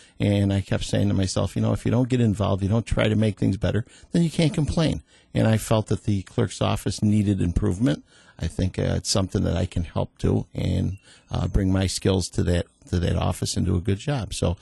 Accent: Utica, New York, United States; I'm born and raised in the Utica area. I've been a Oneida County resident my whole life

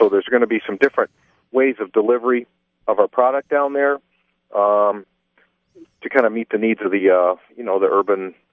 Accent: Lansing, Michigan, United States; now in Traverse City, United States; And I'm from Lansing originally.

